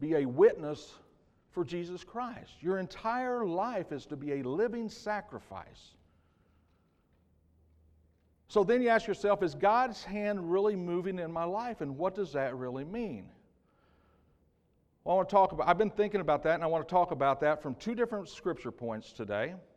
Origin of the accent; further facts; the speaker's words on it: Illinois, United States; I was raised in Southern Illinois. My family owned a grocery store, and we sold International Harvester tractors.